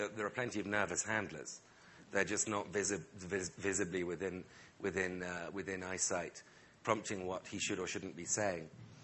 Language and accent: English; United Kingdom; the Financial Times circulation in the United States is larger than it is in Britain, in my home country.